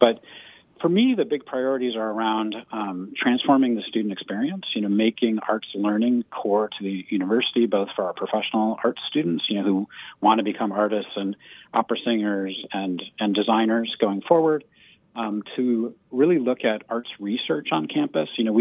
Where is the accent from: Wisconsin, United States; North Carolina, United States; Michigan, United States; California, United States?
Michigan, United States; Ann Arbor; I grew up in Michigan. I'm a longtime resident of Ann Arbor. I was born, like, you know, about in a hospital, this St. Joe's Hospital in Ann Arbor